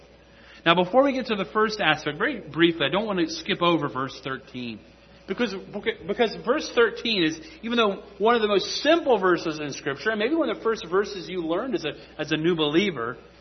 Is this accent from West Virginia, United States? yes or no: yes; West Virginia, United States; now in Georgia, United States; myself when I grew up in West Virginia, you know, we had the opportunity to choose what kind of Bible church we wanted to go to.